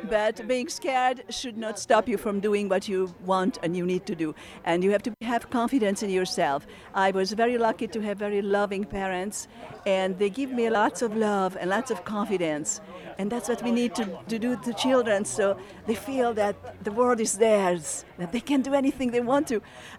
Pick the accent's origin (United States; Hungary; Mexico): Hungary; born there; English is a second language; moved away; also born or lived in Paris, France; I was born in Hungary. And after the revolution, we went to France. And in France, in Paris, when I know 50 words